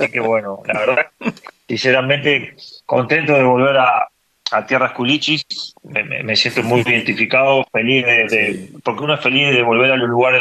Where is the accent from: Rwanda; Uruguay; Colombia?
Uruguay; en mi país, acá en Uruguay.